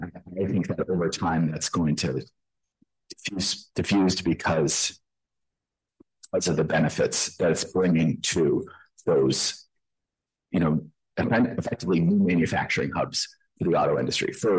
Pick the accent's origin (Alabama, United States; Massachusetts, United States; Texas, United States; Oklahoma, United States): Massachusetts, United States; So I'm from Massachusetts